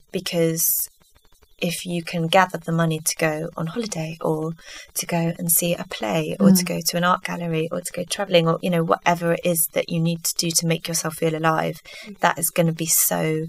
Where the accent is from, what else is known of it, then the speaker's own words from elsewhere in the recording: Basildon, East of England, United Kingdom; born there; I was born in Basildon.